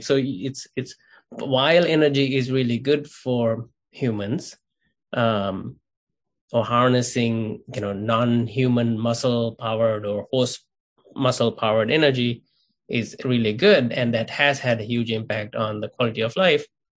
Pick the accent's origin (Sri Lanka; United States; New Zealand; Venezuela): Sri Lanka; I grew up in Sri Lanka where energy access and energy reliability is not as strong.